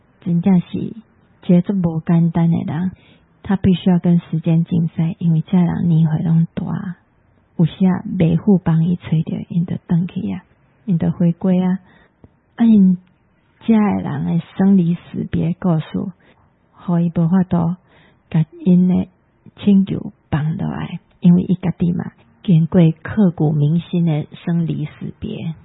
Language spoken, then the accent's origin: Chinese; Taiwan; 我们台湾人实在是太过不够爱我们的母亲台湾